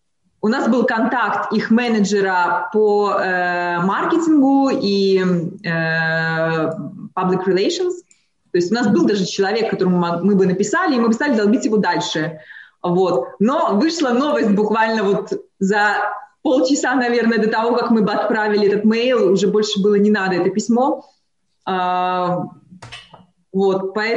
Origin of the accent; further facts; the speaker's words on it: Belarus; мы обычно, как настоящие белорусы, делаем разрешение, делаем все правильно, все по правилам, все как надо, очень законопослушные, как и все белорусы.